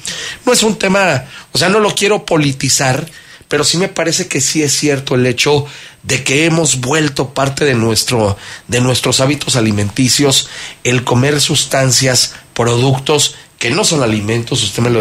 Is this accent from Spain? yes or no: no; Mexico; en los refrescos en la mesa de muchos de nosotros como mexicanos no aparecieron en nuestra infancia.